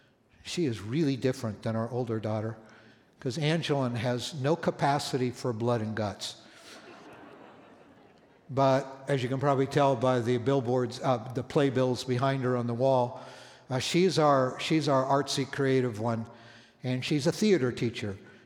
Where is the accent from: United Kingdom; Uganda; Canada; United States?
Canada; I grew up in Canada.